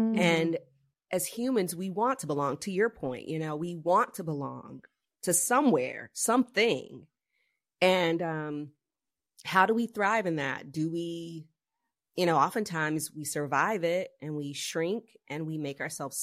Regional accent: the South, United States; I grew up in the South. In the 80s, and I was, you know, rolled really deep with my cousins.

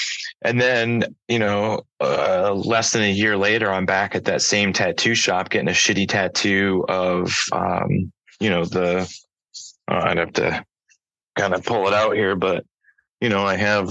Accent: Bay City, Michigan, United States; Like I'm born and raised in Bay City, Michigan. It's a little town, less than 30,000 people, 2 hours from a big city.

